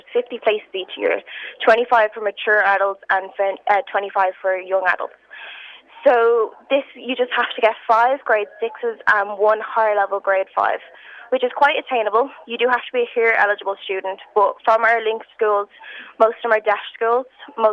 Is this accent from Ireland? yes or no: yes; Clondalkin, Leinster, Ireland; Yeah, so I'm from Clondalkin, where there's a 22% progression rate into third-level education, and that can be quite a scary statistic.